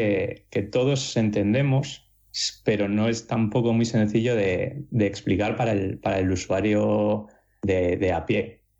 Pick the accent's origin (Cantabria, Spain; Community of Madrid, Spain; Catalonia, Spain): Cantabria, Spain; now in Pontevedra, Spain; de Pontevedra, que es donde estoy viviendo ahora, aunque soy de Cantabria